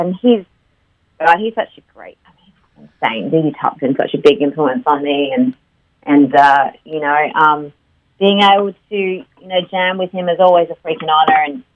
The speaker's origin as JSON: {"language": "English", "town": "Adelaide", "region": "South Australia", "country": "Australia", "said": "Well, I'm from Adelaide, where Barossa Valley, where all the wine comes out of."}